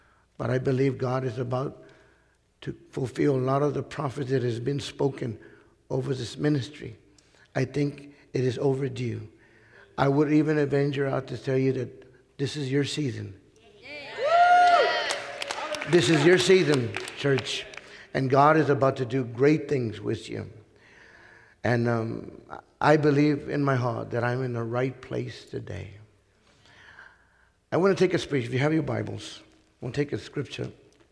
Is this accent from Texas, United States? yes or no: yes; Lubbock, Texas, United States; And so I'm from Lubbock, Texas, a long ways from home.